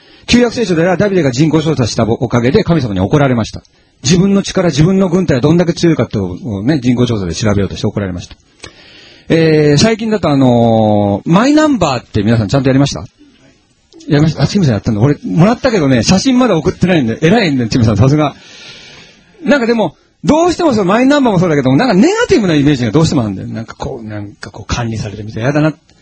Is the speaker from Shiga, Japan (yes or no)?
no; Ito, Shizuoka, Japan; 私の出身は静岡県の伊東なんですけども、